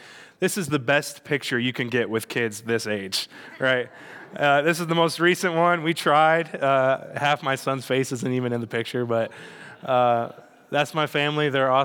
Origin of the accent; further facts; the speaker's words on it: Michigan, United States; I'm from Michigan, so you'd think I would be used to it, but I'm telling you, no.